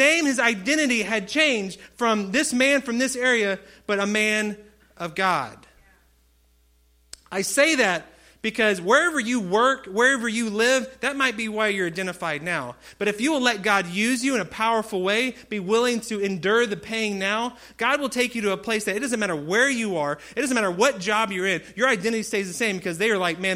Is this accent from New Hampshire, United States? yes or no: no; Spring, Texas, United States; not that I'm from Spring, Texas, and you know, and I went to this school